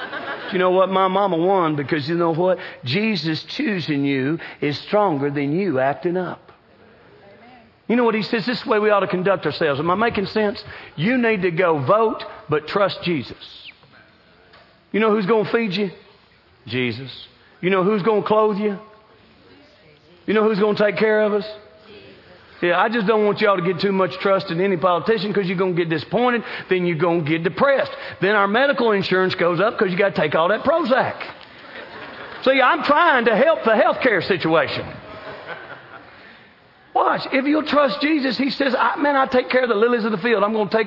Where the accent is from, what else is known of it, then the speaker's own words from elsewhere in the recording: Kentucky, United States; And I had a big old truck, and I was from Kentucky, and it had a license plate on it.